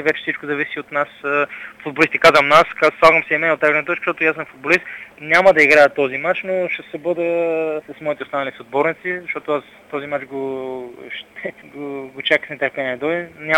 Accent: Italy; съм израснал в Италия, познават ми хората в Италия

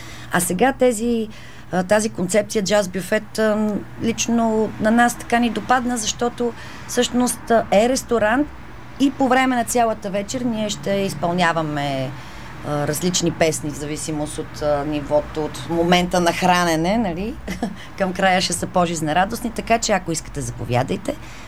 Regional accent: Kyustendil, Kyustendil Province, Bulgaria; also born or lived in Algeria; Да, иначе съм от Кюстендил, съм живя в Алжир, това добре звучи.

